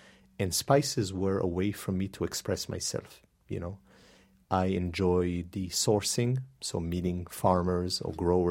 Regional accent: Northern District, Israel; English is a second language; moved away; Well, I'm from Israel originally. I've been away for the last 14 or 15 years. I was born in a kibbutz in Galilee and started cooking fairly early, you know, when I was 10, 11.

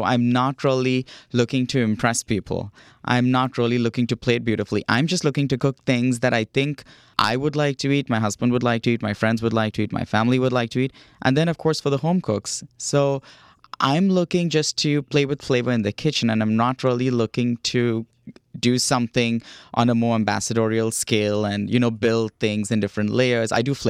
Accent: India; It reminds me of some of the dishes that I grew up with in India

